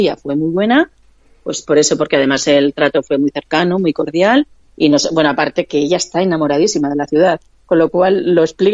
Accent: Vitoria, Basque Country, Spain; como el viaje organizado venía desde Madrid a Logroño, yo soy de Vitoria, pues me desplacé en autobús.

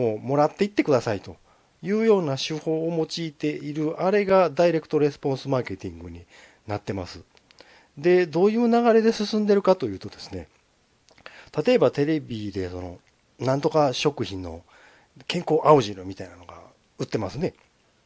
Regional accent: Kansai, Japan; accent: Kansai dialect; 標準語を喋ろうとしていますいますって、なんかちょっとおかしいかもしれないですけども、もし関西弁が出ているようであれば

